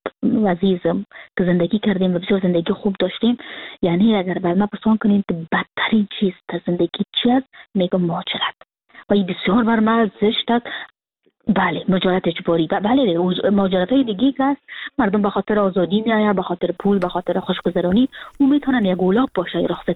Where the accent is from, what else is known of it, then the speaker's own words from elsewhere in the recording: Afghanistan; moved away as an adult; now in Frankfurt, Germany; و من سال 2020 که فرداش 2021 بود کابل ترک کردم و اون روز که سال نو تغییر میخورد من از ترکیه آمدم به فرانکفورت